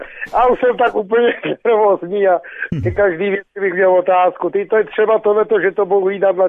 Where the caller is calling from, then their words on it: North Bohemia, Czechia; My jsme tady severočeský kraj, no